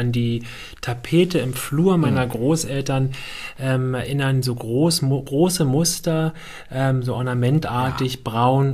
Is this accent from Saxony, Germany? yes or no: no; Berlin, Germany; ich bin groß geworden in Kreuzberg, genauer in der Stresemannstraße